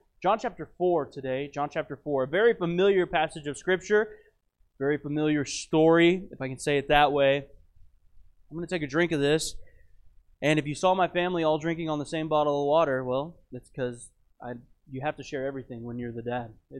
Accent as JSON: {"language": "English", "region": "Texas", "country": "United States", "said": "Now, I'm from West Texas. So when I think barbecue, I'm thinking brisket, pulled pork."}